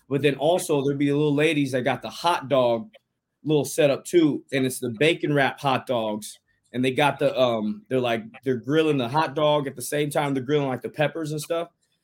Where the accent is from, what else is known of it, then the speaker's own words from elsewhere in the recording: Los Angeles, California, United States; Yeah, born and raised in Los Angeles.